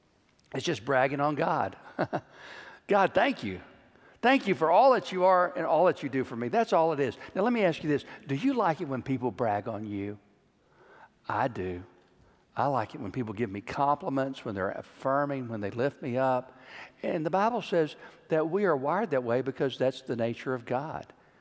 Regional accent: Texas, United States; I'm from Texas. I like to smoke my beef.

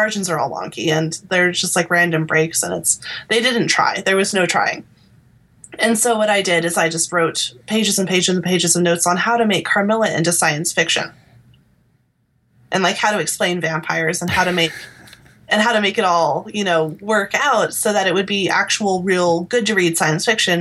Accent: New Mexico, United States; based off of a legend that I grew up with in New Mexico.

